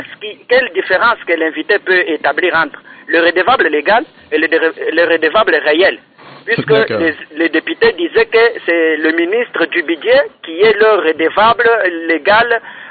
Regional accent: Kasaï, DR Congo; ici chez nous, au Kasaï

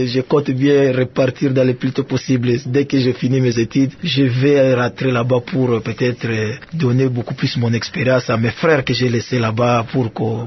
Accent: Tchomia, Ituri, DR Congo; also born or lived in Bunia; J'ai passé mon enfance trop parce que mon père était pêcheur et il était à Tchomia. Donc c'est à Tchomia que j'ai passé mon enfance, entre Tchomia et Bounia de temps en temps. C'est là où la famille se trouve.

